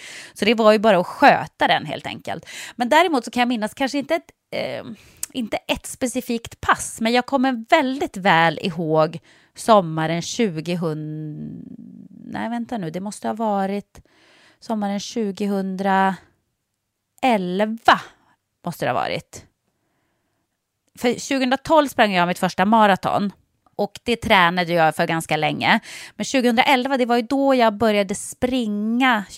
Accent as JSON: {"language": "Swedish", "town": "Jokkmokk", "region": "Norrbotten County", "country": "Sweden", "tie": "born or raised there", "said": "jag är ju uppväxt i naturen. Jag är uppväxt i Jokkmokk. Jag har ju levt som ett skogsbarn, kan man säga."}